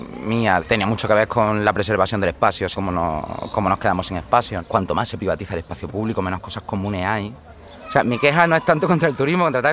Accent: Córdoba, Andalusia, Spain; born there; nací en Córdoba en el 1986.

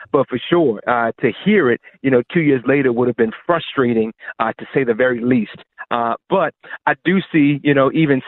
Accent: Baltimore, Maryland, United States; now in Pittsburgh, United States; I'm born and raised in Baltimore. I've been in Pittsburgh for 13 years ago now.

